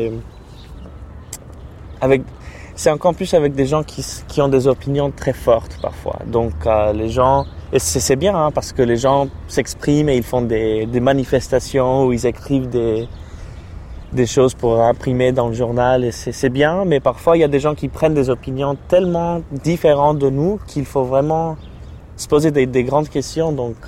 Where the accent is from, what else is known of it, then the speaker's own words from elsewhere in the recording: Houston, Texas, United States; French is a second language; Et je suis de Houston, Texas. Mes deux parents sont venus du Mexique il y a 22 ans.